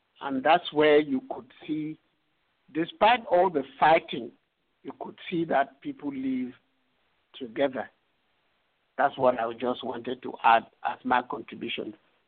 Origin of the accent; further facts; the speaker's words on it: Cameroon; English is a second language; I am from the Tikal kingdom. I'm the Tikal kingdom, the grassy kingdom of Cameroon.